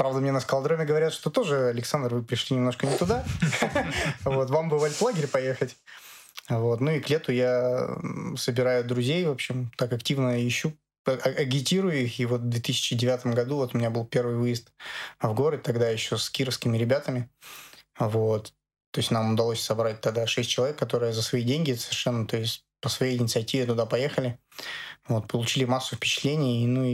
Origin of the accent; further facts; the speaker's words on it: Omutninsk, Kirov Oblast, Russia; born there; Я вообще родился в Омутнинске. В Омутнинске есть большой пруд. Вот. И все, что я видел, это как бы большой металлургический завод, этот пруд.